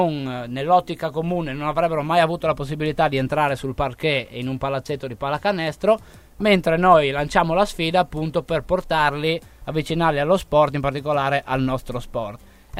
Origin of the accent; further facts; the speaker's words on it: Tolmezzo, Friuli-Venezia Giulia, Italy; mi presento come vengo da Tolmezzo, non da Udine